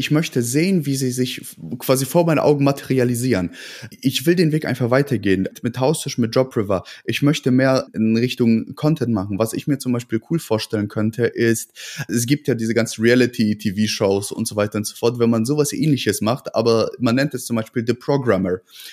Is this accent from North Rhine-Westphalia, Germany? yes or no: yes; Ratingen, North Rhine-Westphalia, Germany; ich bin auch im Plattenbau groß geworden, in Ratingen-West 40880.